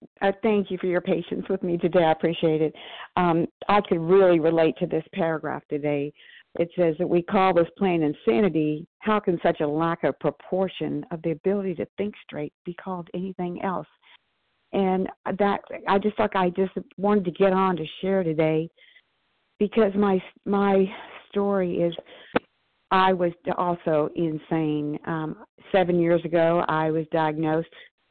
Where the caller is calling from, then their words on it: Athens, Georgia, United States; I'm outside Atlanta, Georgia, in Athens, Georgia.